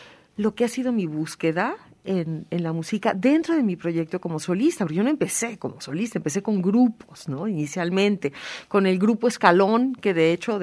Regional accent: Mexico City, Mexico; moved away as an adult; also born or lived in Europe; yo nací en la Ciudad de México, crecí en la Ciudad de México y a los 19 años me fui a estudiar fuera de México con una beca.

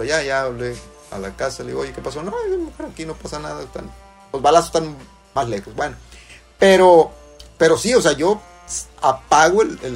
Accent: Culiacán, Sinaloa, Mexico; No, soy de Culiacán.

